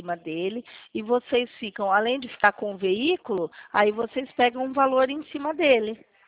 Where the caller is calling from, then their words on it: Campinas, São Paulo, Brazil; Aqui é Campinas, interior de São Paulo.